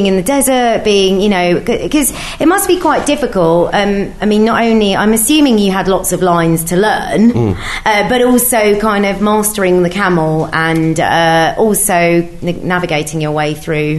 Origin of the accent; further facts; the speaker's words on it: London, United Kingdom; born there; being Arabic myself, obviously, I was born in London, but I have Arabic sensibilities